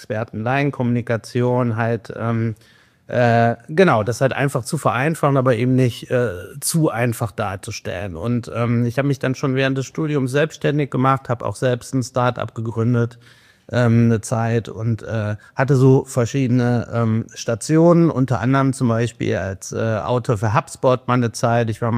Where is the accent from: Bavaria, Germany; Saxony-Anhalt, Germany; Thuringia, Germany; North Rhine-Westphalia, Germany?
North Rhine-Westphalia, Germany; Cologne; Ich komme aus Köln, gestern hier angereist.